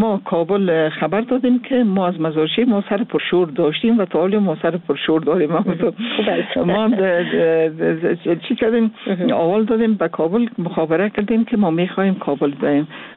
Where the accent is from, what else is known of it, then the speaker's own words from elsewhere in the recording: Mazar-i-Sharif, Balkh, Afghanistan; born there; مزار شریف چون زادگاه من